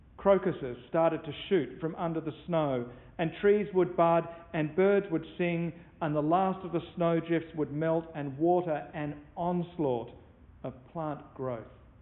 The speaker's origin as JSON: {"language": "English", "country": "Australia", "said": "As an Australian, I never really understood what it meant to celebrate Easter in the season of spring. Because, of course, here in the Southern Hemisphere, Easter always falls during autumn."}